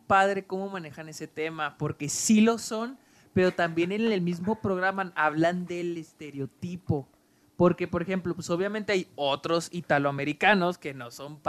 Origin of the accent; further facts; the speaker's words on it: Mexico; No es como los mexicanos, que sabemos cómo nos estereotipa Hollywood